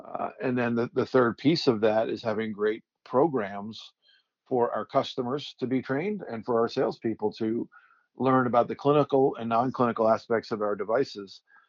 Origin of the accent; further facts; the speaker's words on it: New Jersey, United States; So yeah, I'm from New Jersey, and my wife and I are both from New Jersey. We moved a couple of times for different career opportunities to Pittsburgh and Chicago.